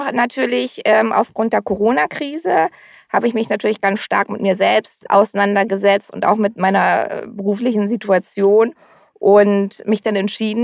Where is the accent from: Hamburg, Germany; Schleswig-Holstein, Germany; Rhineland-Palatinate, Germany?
Hamburg, Germany; born there; Ja, also ich bin gebürtige Hamburgerin.